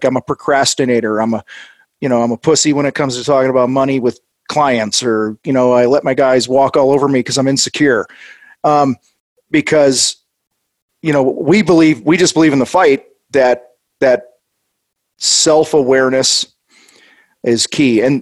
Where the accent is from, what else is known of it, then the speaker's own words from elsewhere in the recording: Illinois, United States; Yeah, I grew up outside of Chicago, and every now and then we'd get over to Indiana